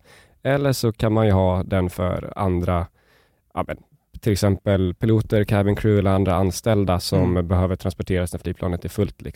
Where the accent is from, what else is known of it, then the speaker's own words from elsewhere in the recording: Sweden; now in Riga, Latvia; nu åker jag på home leave när jag åker hem till Sverige, som att jag är från Sverige